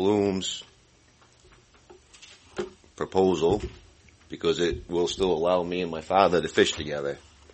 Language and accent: English; South Bristol, Maine, United States; from South Bristol. I scallop fish with my father.